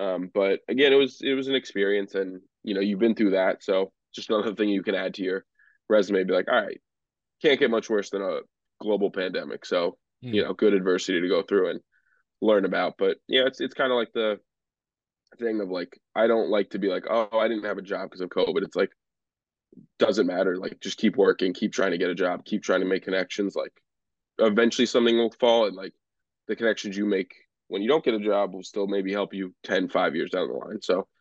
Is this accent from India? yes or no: no; New York, United States; I'd probably say 2019 in Barclays, just because I'm from New York. So getting to work in New York City as a media member